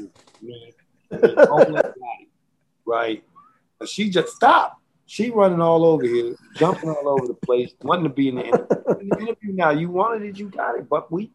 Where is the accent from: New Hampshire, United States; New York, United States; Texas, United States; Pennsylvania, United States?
Pennsylvania, United States; Philadelphia; also born or lived in West Coast; And I'm from Philly.